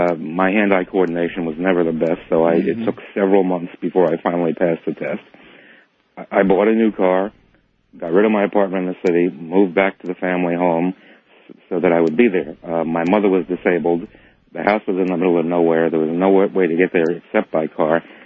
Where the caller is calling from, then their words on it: New York, United States; I don't know why I'm on the international line, other than the fact that I'm 5 miles from Albany International Airport.